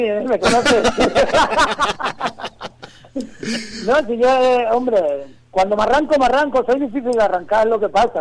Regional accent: Madrid, Community of Madrid, Spain; Claro, Madrid, representando mi tierra. Yo soy de ahí, por mucho tiempo que lleve fuera, soy de ahí.

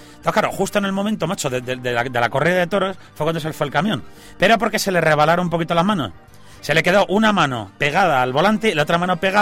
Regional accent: Torrejón de Ardoz, Community of Madrid, Spain; Somos de Torrejón. ¿Tú te crees, macho, que discriminación porque somos de Torrejón?

